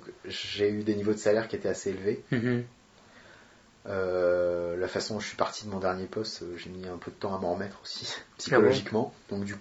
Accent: Île-de-France, France; now in Paris, France; Je suis né en banlieue, dans les Hauts-de-Seine, 92.

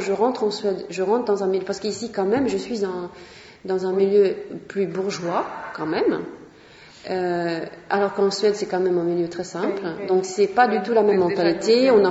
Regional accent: Paris, Île-de-France, France; Oui, je suis parisienne, oui.

